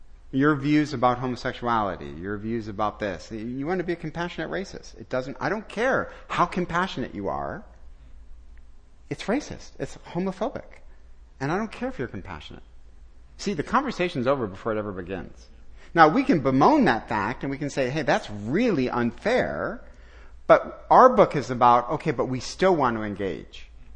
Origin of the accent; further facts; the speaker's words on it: Detroit, Michigan, United States; So I'm from Detroit